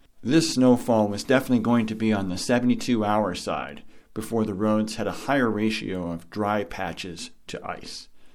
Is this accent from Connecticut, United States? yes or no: no; Wisconsin, United States; born there; This is somewhat bizarre, as I was born in Wisconsin, not a state that's a stranger to the cold.